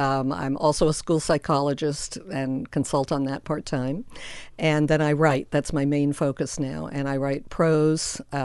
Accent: Framingham, Massachusetts, United States; also born or lived in New York City; now in Gustavus, United States; I grew up in Framingham Center, Massachusetts, okay. And then also in Greenwich Village New York City.

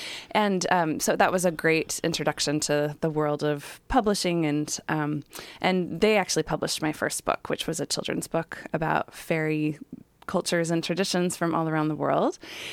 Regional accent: Chicago, Illinois, United States; also born or lived in Portland; now in Astoria, United States; So I moved to Astoria last August, and I grew up in Chicago originally, then spent about 20 years in the Portland area

